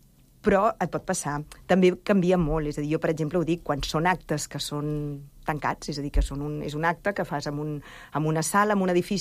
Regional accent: Sant Cugat del Vallès, Catalonia, Spain; born there; Jo sóc nascuda a Sant Cugat.

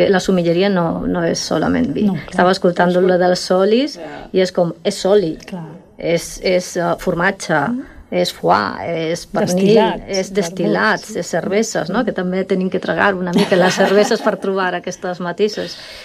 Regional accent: Galicia, Spain; Catalan is a second language; sóc gallega

